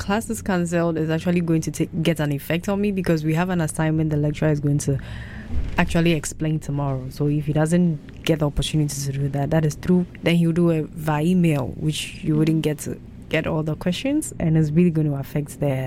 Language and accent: English; Vancouver, British Columbia, Canada; I came up the mountain today and I was shocked to see snow because I was from Vancouver and there was no snow.